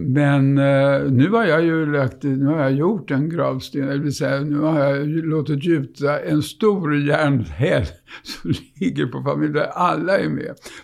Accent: Hidingö, Örebro County, Sweden; Mellan Örebro och Karlskoga.

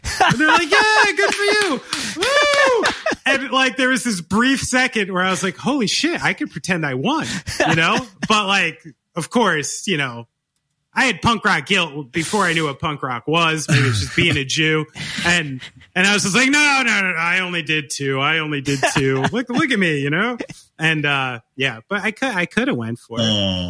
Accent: Somerville, New Jersey, United States; because my old town, I grew up in Somerville, New Jersey

